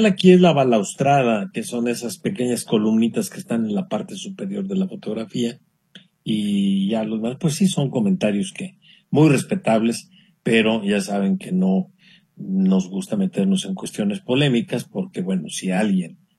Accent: Guadalajara, Jalisco, Mexico; born there; now in El Salto, Mexico; Yo les hablo del Salto, Jalisco. Nací en Guadalajara. Soy del barrio de la zona zapatera, de la mera calle de Esteban de la Torre y Mariano Jiménez.

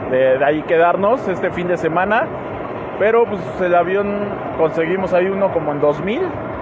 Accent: Mexico City, Mexico; Yo vengo de la Ciudad de México

